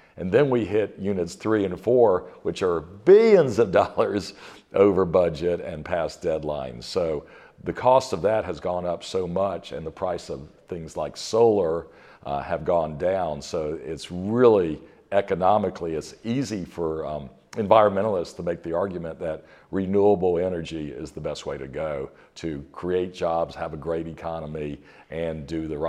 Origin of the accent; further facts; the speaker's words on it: Georgia, United States; Yeah, I'm a Georgia boy. I'm from DeKalb County, Georgia, and grew up, went to public schools.